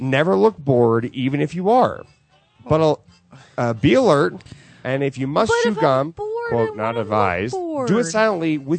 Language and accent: English; Chicago, Illinois, United States; I'm from Chicago.